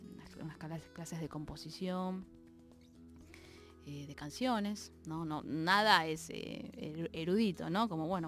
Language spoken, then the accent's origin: Spanish; Villa Luzuriaga, Buenos Aires Province, Argentina; Yo de donde vengo, viste, de Villa Luzuriaga